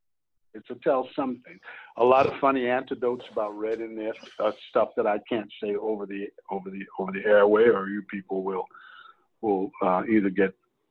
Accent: New York, United States; moved away as an adult; now in California, United States; I'm from New York. She, actually, I'm not from New York, because I left New York when I was 19, and I came back from Vietnam.

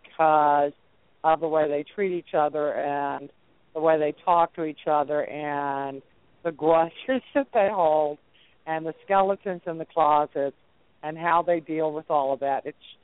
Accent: Texas, United States; I was born and raised in Texas and because I spent more time than I can tell you in New Orleans.

